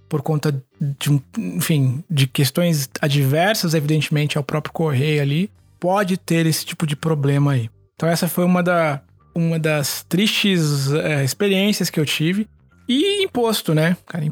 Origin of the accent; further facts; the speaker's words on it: Brazil; Imagina para nós que somos brasileiros